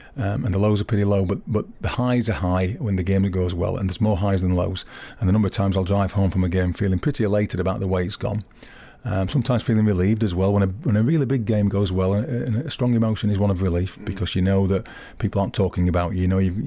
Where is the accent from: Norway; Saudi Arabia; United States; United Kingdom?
United Kingdom; England; I suppose being English makes that ambition quite difficult to achieve